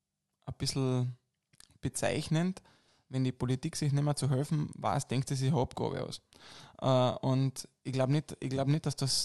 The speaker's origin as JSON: {"language": "German", "region": "Carinthia", "country": "Austria", "said": "Ich komme aus dem Bezirk Feldkirchen."}